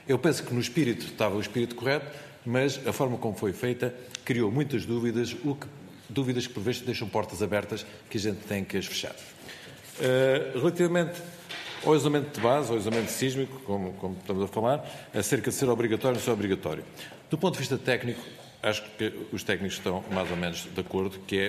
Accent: Faro, Algarve, Portugal; eu não sou de Lisboa, sou de Faro, um bocado mais ao sul.

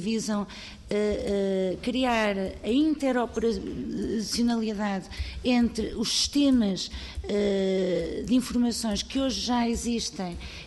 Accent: Portugal; nós, portugueses

